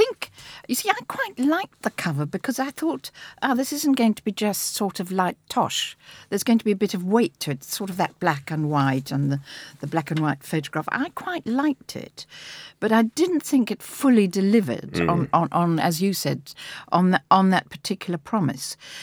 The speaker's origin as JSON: {"language": "English", "country": "South Africa", "said": "because I come from South Africa, as may be well known, and there is, you can hear it in my voice"}